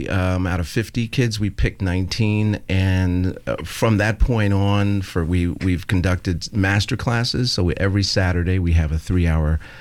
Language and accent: English; New York City, New York, United States; So I grew up in New York City, and I used to hear winos on the street